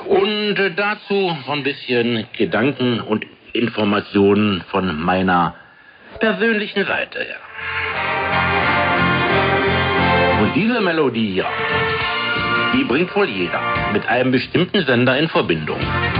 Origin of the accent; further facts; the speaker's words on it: western Germany, Germany; Meistens war dies natürlich hier, da wo ich herkomme, im Westen Deutschlands der Fall.